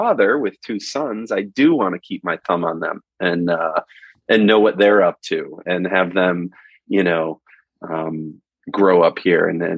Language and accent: English; Canandaigua, New York, United States; also born or lived in Boston; I grew up in Canandaigua. I honestly was not too fond of growing up here because I felt it was too small, there was no anonymity in Canandaigua, New York, and so I ran away to Boston and then to New York City.